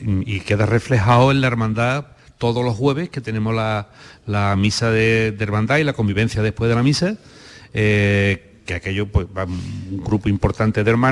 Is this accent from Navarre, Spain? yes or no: no; Gerena, Andalusia, Spain; Yo soy de Gerena y soy de nacimiento de la hermandad de la Veracruz de Gerena